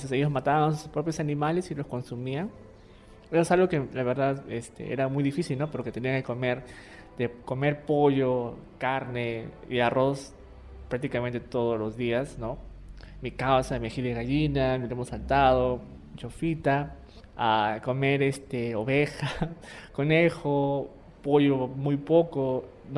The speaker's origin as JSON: {"language": "Spanish", "country": "Peru", "said": "Y a veces uno como peruano a veces hace las cosas de manera espontánea, ¿no?"}